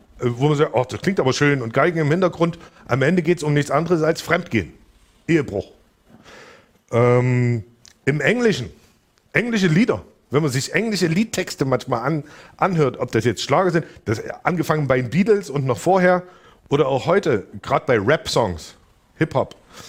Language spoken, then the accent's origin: German; Zwickau, Saxony, Germany; ich bin aus der Zwickauer-Ecke